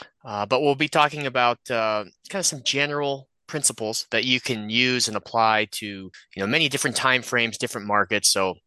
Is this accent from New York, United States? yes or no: no; Chicago, Illinois, United States; I grew up in the Chicagoland area, so I had a lot of exposure and opportunity to get, downtown to the Board of Trade.